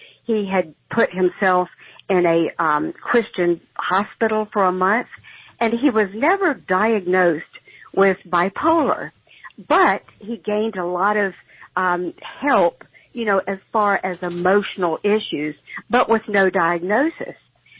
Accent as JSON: {"language": "English", "region": "the South", "country": "United States", "accent": "Southern", "said": "and you can tell by my accent I'm from the South."}